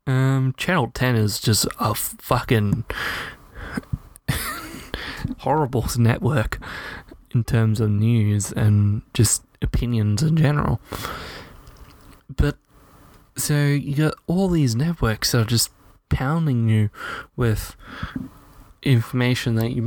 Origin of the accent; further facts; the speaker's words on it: Australia; And that comes as an Australian.